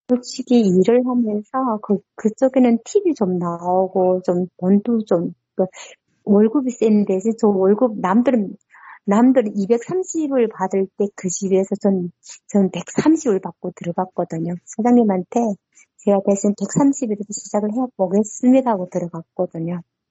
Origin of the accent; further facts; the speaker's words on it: North Korea; accent: North Korean dialect; now in South Korea; 제가 북한 사투리가 나왔나 봐요. 그러니까 중국 사람인 건 알더라고요. 그래서 저보고 교포는 안 쓴다 하더라고요. 교포가 아니고 세토민입니다.